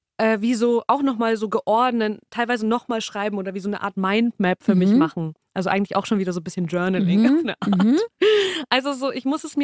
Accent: Bavaria, Germany; bei uns in Bayern ist man relativ schnell auf die Fresse geflogen, wenn man das nicht geschafft hat zu lernen

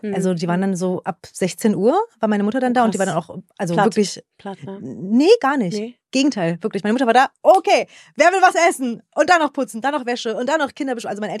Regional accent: Berlin, Germany; Ich bin in Rudow bin ich aufgewachsen

